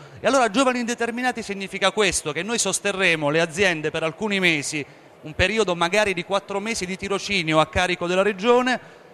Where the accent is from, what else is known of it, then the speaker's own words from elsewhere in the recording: Abruzzo, Italy; lo abbiamo come abruzzesi tante volte evocato